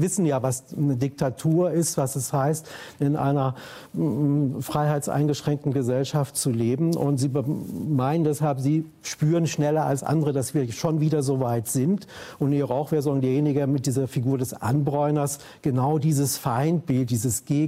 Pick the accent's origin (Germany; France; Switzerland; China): Germany; West Germany; ich komme aus dem Westen.